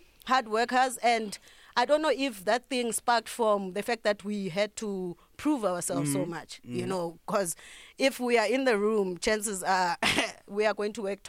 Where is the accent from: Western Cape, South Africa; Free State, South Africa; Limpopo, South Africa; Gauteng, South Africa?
Free State, South Africa; Bloemfontein; I'm Xhosa from Bloemfontein, but my family is from Eastern Cape.